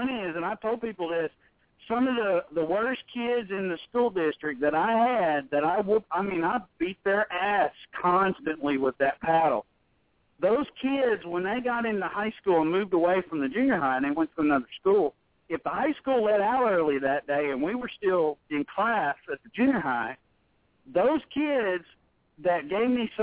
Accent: Wilmington, Ohio, United States; born there; my parents were born and raised in Athens, Ohio, and all my family's up there, and that's where I was born in Wilmington, Ohio, outside of Cincinnati.

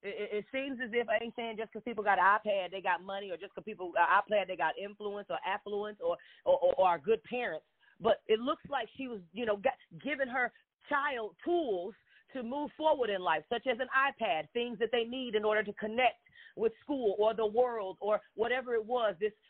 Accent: Texas, United States; I'm from Texas, you know, so I'm friendly, you know, and I already knew when I get to New York, kid, don't you bring that friendly Texas stuff down here.

